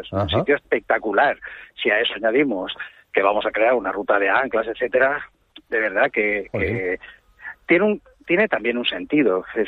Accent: Alicante, Valencian Community, Spain; Yo soy alicantino

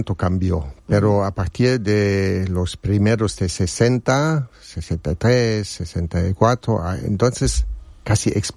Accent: Trier, Rhineland-Palatinate, Germany; Spanish is a second language; Yo vine de Alemania y de una ciudad, es la más vieja de Alemania, se llama Trier, que es muy cerca a la frontera de Luxemburgo, son unos pocos kilómetros

